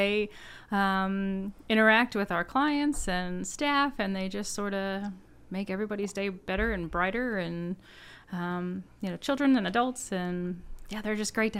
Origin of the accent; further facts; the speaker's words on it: Pennsylvania, United States; I'm originally from southeastern Pennsylvania and from Chester County, so outside of Philadelphia. And born and lived there most of my life.